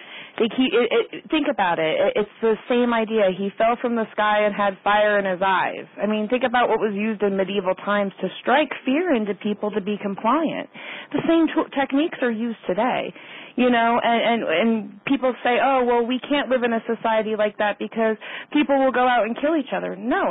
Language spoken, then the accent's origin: English; Colorado, United States; growing up in Colorado, I had the opportunity to be around a lot of Hispanic families.